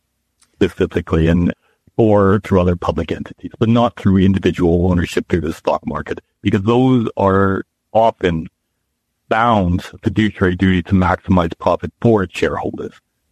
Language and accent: English; Alberta, Canada; I'm Canadian, I'm from Western Canada, from Alberta.